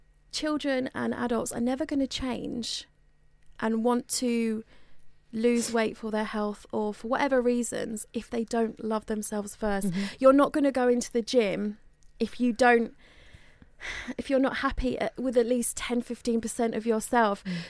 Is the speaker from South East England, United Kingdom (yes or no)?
no; Bury St Edmunds, East of England, United Kingdom; I come from a small town called Bury St Edmunds, and I was always the weirdo in my hometown.